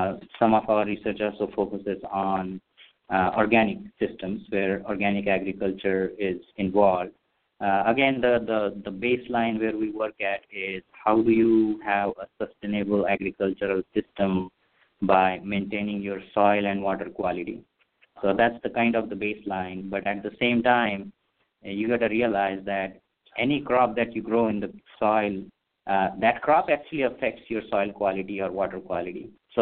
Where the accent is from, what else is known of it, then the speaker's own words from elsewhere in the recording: India; moved away as an adult; now in United States; I grew up in India, finished my undergraduate and master's degree in agricultural engineering back in India, and then came here for a PhD program at Ohio State.